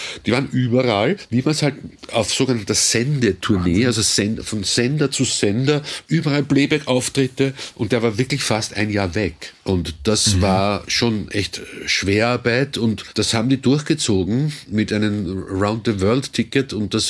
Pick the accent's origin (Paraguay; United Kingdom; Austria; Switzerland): Austria; kurz nach … gab es bei uns in Österreich Wellerspray, da war der riesengroß plakatiert, überall.